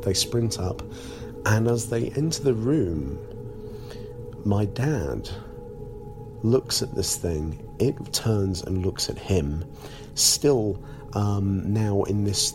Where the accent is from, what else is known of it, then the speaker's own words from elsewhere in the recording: Scarborough, Yorkshire and the Humber, United Kingdom; I was about 7 years old. I was growing up in Scarborough, which is a coastal town on the east coast of Yorkshire here in the UK